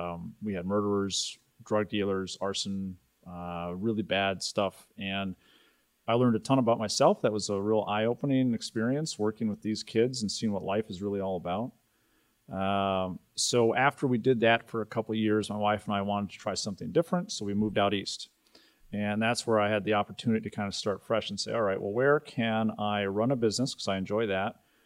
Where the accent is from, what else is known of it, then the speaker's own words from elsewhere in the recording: Ireland; born there; I'm a dual citizen since I was born in Ireland.